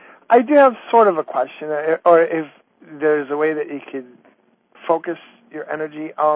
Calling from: Long Island, New York, United States; I'm calling from Long Island, New York.

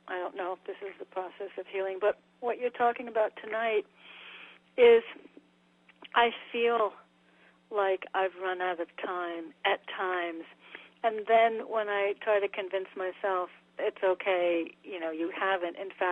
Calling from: Connecticut, United States; I'm in Connecticut.

